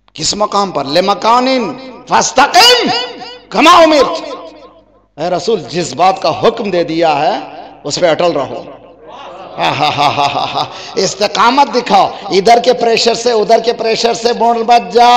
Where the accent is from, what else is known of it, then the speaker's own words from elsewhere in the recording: Canada; میں کینیڈا سے ہوں